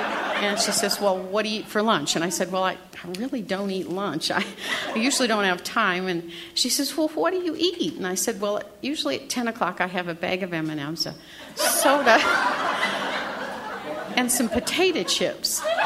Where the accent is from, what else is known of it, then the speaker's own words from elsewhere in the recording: Iowa, United States; I'm from Iowa, and we eat the pigs and the cows and everything that we raise